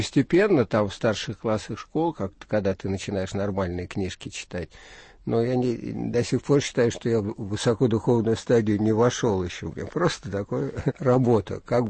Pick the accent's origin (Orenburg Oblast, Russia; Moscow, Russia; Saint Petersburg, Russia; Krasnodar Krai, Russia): Moscow, Russia; born there; Родился в Москве.